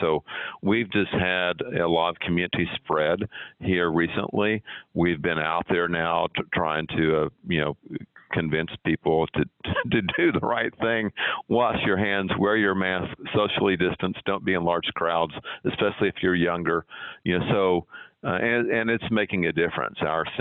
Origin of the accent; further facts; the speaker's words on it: Lubbock, Texas, United States; I'm from Lubbock, Texas. Yeah, I grew up in West Texas.